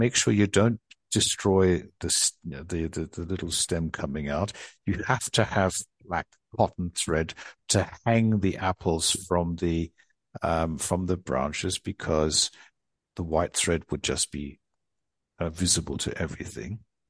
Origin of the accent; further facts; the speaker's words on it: Adelaide, South Australia, Australia; as a child, I grew up in Adelaide, which at the time was a city of about 600, 700,000 people, but it was widely spread out. And I lived in a neighborhood which there weren't many kids.